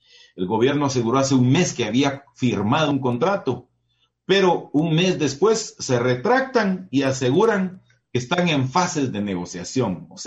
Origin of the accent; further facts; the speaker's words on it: Huehuetenango, Guatemala; Porque empezó allá en mi pueblo, allá en Huehuetenango, empezamos con eso.